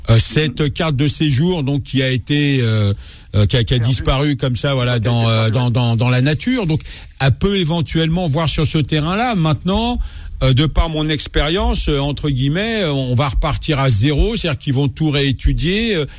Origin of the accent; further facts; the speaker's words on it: Algeria; born there; l'Algérie était sous domination française, donc à partir du moment où je suis né là-bas